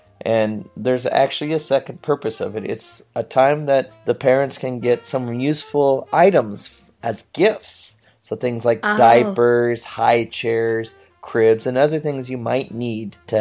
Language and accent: English; Washington, United States; I'm from a rural part of America in Washington State. It's in the northwest part of the country.